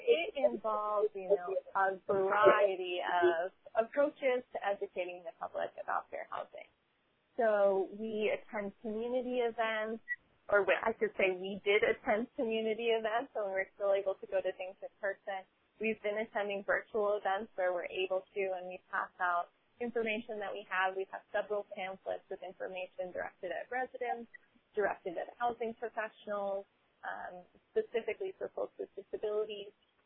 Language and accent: English; Maryland, United States; I am from Calvert County, so from Maryland, but a bit south of here.